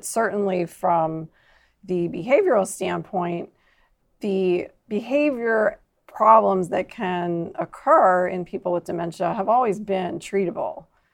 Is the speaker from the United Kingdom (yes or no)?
no; Philadelphia, Pennsylvania, United States; I grew up in Philadelphia and I had very active grandparents.